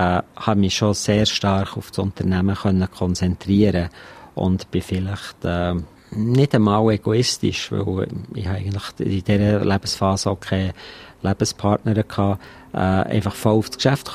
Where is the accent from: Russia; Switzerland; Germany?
Switzerland; Bern; Die Wurzeln sind natürlich schon noch ein bisschen Bern-lastig.